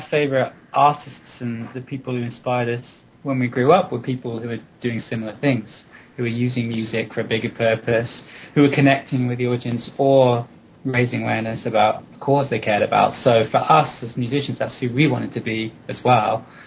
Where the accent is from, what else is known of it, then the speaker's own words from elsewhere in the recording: Warwick, West Midlands, United Kingdom; I'm from a town called Warwick, which is it's a very charming English town with a big castle in the middle, 1,000 years old, and lots of old buildings.